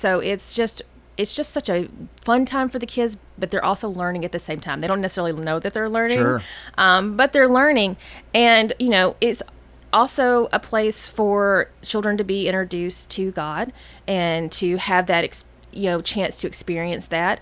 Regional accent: Nashville, Tennessee, United States; I'm from Nashville

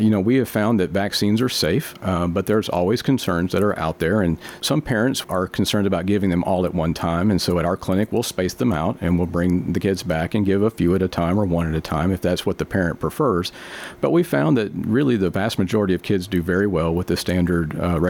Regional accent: Tullahoma, Tennessee, United States; Yeah, well, I was actually born here in Middle Tennessee, and I grew up in Tullahoma, and I went off to get my training at Memphis at the University of Tennessee.

